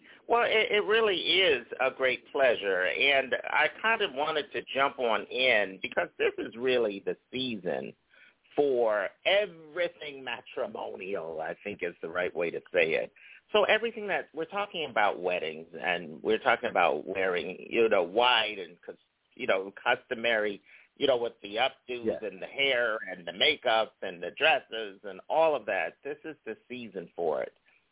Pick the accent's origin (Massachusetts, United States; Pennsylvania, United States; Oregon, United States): Pennsylvania, United States; Philadelphia; Oh, okay. A fellow Pennsylvanian. Okay. I'm from Philly.